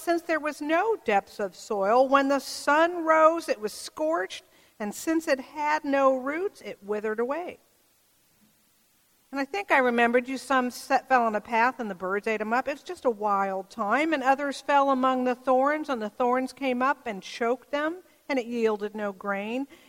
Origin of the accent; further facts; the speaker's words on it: California, United States; You know, I grew up over in the East Bay, and our garden, really our yard, was one we would call nicely of native plants and volunteers.